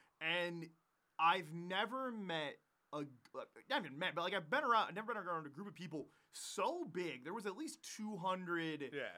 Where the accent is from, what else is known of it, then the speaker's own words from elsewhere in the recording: Hudsonville, Michigan, United States; So I grew up in Hudsonville, which is the fucking buckle of the Michigan Bible Belt.